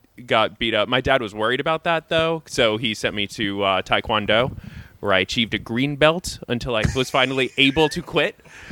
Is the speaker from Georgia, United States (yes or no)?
yes; Lawrenceville, Georgia, United States; also born or lived in New York; I grew up in Cow Country, New York, and Lawrenceville, Georgia.